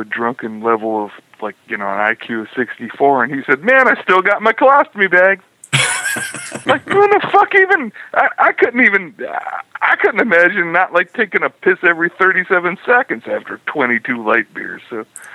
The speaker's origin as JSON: {"language": "English", "town": "Cleveland", "region": "Ohio", "country": "United States", "tie": "born or raised there", "said": "I was born and raised in Cleveland."}